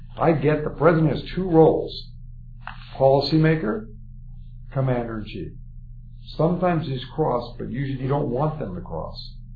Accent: United States; And I may, as an American, say, we have to do what's right with commander-in-chief

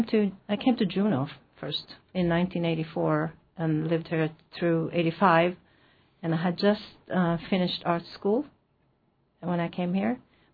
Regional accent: Sweden; now in Petersburg; No, I'm from Sweden.

